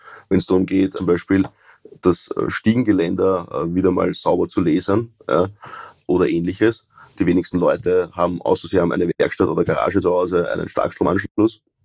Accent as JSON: {"language": "German", "country": "Austria", "said": "bei uns in Österreich"}